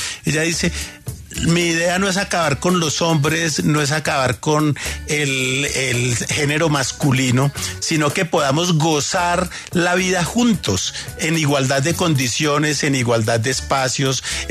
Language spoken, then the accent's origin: Spanish; Armenia, Quindío, Colombia; also born or lived in Bogotá; Yo nací en Bogotá, pero me llevaron muy pequeño a vivir a Armenia